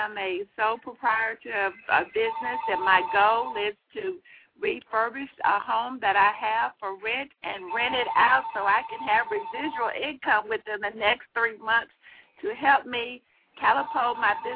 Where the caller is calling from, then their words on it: Jackson, Mississippi, United States; and I'm from Jackson, Mississippi.